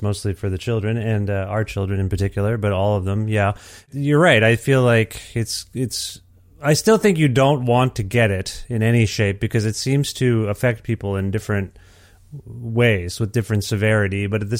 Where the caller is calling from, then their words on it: Alberta, Canada; I'm calling you from Alberta